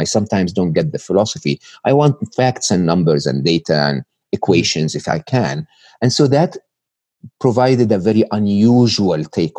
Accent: Egypt; I was born and raised in Egypt. I had public school education, public university education in Egypt.

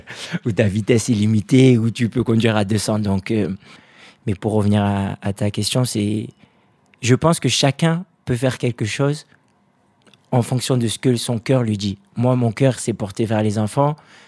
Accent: Forest Guinea, Guinea; Ben, moi, je viens de la Guinée forestière, donc c'est une partie de la Guinée qui est très, très retirée. C'est proche de la Sierra Leone.

